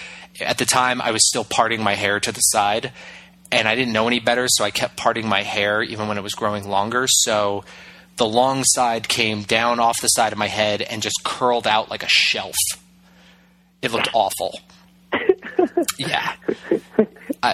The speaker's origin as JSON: {"language": "English", "country": "Bermuda", "tie": "born or raised there", "said": "Yes, I was born and raised in Bermuda."}